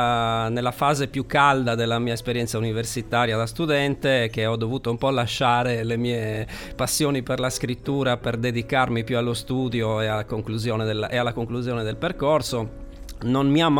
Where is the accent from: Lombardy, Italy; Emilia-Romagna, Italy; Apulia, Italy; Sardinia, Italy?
Sardinia, Italy; San Gavino Monreale; now in Samassi, Italy; Però sono di San Gavino.